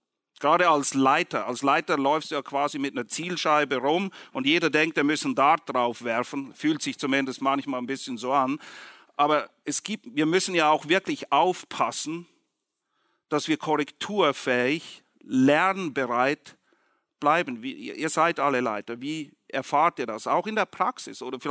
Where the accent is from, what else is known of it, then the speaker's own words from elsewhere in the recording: Southern United States, United States; Ich bin ja im Süden der USA aufgewachsen und hatte, naja, meine Art und Weise, Dinge auszusprechen.